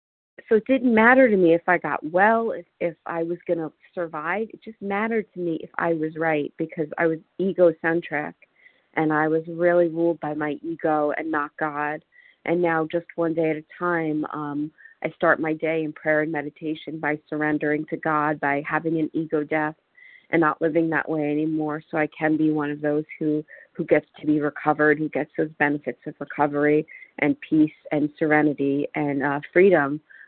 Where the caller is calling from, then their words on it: Washington, United States; I'm calling from Washington State.